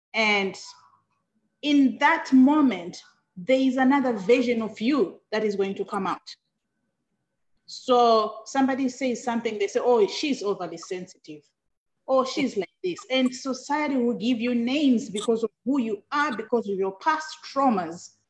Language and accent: English; Zimbabwe; And growing up, I grew up in Zimbabwe, and I lost my mother.